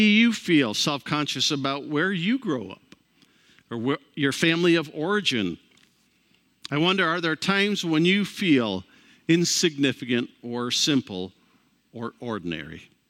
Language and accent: English; New York, United States; People say … where did you grow up? And I don't even name the town because it's so small. I say, near Batavia, between Rochester and Buffalo.